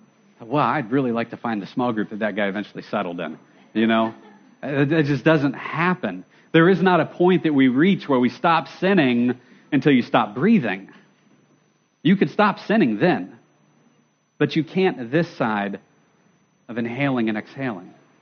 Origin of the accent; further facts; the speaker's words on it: United States; my destiny as an American, to control myself